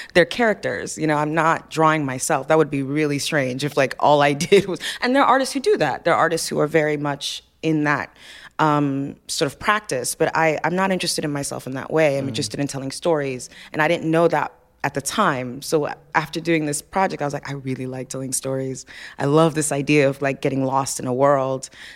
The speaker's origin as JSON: {"language": "English", "country": "Nigeria", "said": "I knew they were going to be Nigerian, because I'm Nigerian, so that's, you know."}